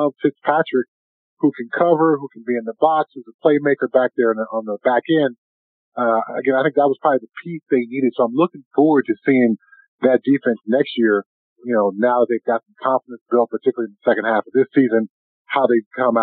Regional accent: California, United States; Well, you know, I grew up in California, so I had a chance to play outside almost all year round.

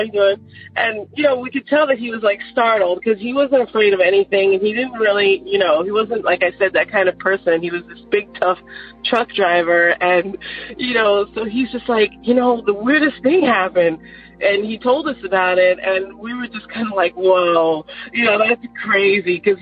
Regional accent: Long Island, New York, United States; Like I said, that happened to me growing up in Long Island, New York.

